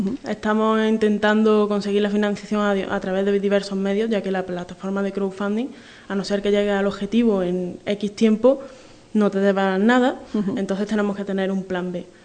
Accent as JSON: {"language": "Spanish", "town": "Priego de Córdoba", "region": "Andalusia", "country": "Spain", "said": "Yo soy de Priego y he vivido en Córdoba 4 años por estudios, pero he vuelto."}